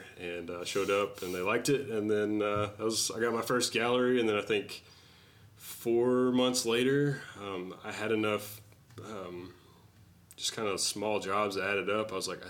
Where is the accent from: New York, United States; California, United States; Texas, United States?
Texas, United States; also born or lived in San Antonio; I grew up in a small town around Abilene, about 2,000 people.